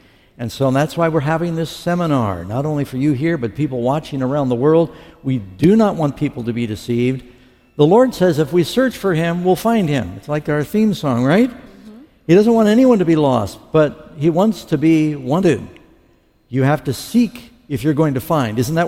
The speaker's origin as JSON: {"language": "English", "town": "New York City", "region": "New York", "country": "United States", "said": "Because, y'all, I'm from New York City, and there's a lot of games out there, a lot of bamboozling, a lot of con artists."}